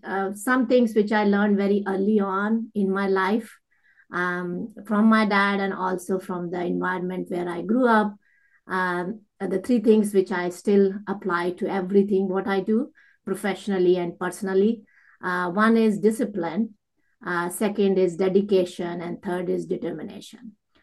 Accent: India; I grew up in India in a military family.

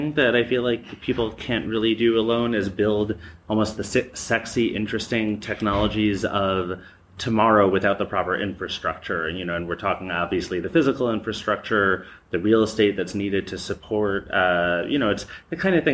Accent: New York, United States; Yep. So I'm a New Yorker.

